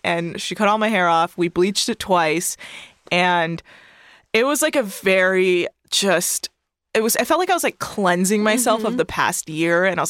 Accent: California, United States; I'm from the Bay Area

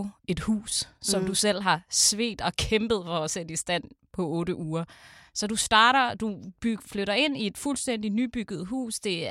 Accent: Aarhus, Central Denmark Region, Denmark; Jeg er født opvokset i Aarhus.

